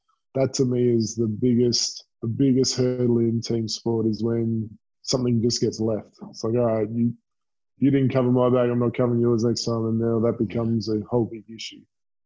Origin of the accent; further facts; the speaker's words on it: Adelaide, South Australia, Australia; I'm from Adelaide.